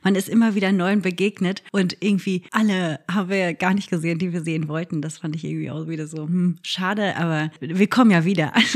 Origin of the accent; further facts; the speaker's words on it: North Rhine-Westphalia, Germany; ich komme aus dem Ruhrpott. Ich bin diese Industriekultur und die Seegewohner dazu total gewohnt.